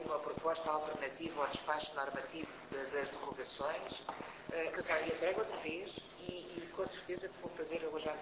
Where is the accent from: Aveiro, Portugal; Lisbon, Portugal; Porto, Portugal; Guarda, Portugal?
Lisbon, Portugal; e logo eu que sou de Lisboa, não é?